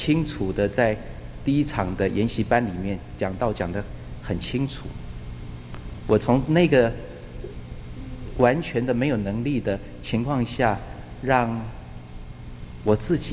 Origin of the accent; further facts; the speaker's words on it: Singapore; also born or lived in Taiwan / United States; 我是一个在台湾出生，在新加坡长大，在美国受教育，完全跟中国没有关系的人，但是神也呼召了我到大陆